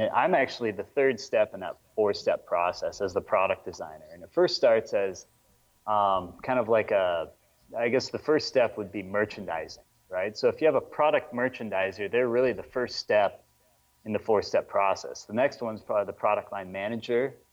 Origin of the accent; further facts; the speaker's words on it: Minnesota, United States; I'm from Minnesota.